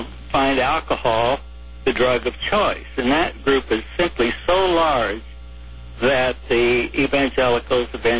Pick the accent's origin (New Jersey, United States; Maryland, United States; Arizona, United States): Arizona, United States; For instance, in Arizona, my home state, it's impossible